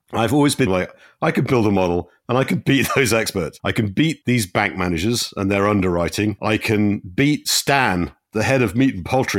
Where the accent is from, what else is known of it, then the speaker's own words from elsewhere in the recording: North West England, United Kingdom; I come from Cheshire. My nearest team was Crewe Alexandra, which is not a bad team. But anyway, I did not grow up with football in my blood.